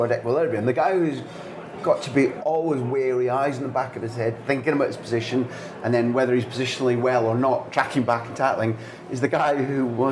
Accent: Scotland, United Kingdom; You're making me laugh a little bit because as a Scot, I was given the glorious responsibility of being the England correspondent in the late 90s

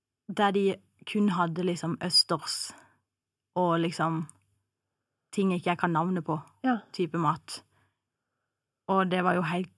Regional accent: Agder, Norway; Tenk, jeg er sørlending og spiser ikke reger.

